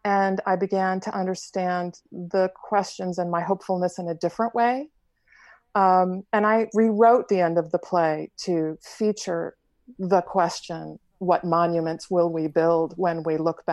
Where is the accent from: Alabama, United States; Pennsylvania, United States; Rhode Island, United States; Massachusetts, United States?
Massachusetts, United States; I grew up in Metro West, and I've been going to the Concord Bridge since I was a kid.